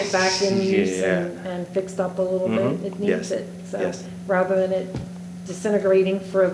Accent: Greenwood, United States; I'm from Greenwood, and I'm very familiar with your home in this building.

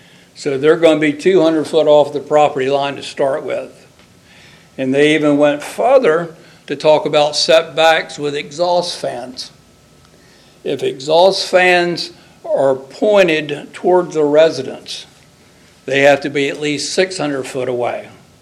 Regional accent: Delaware, United States; And I grew up in Sussex County. I grew up in the country, and I'm proud to say that I'm a country boy.

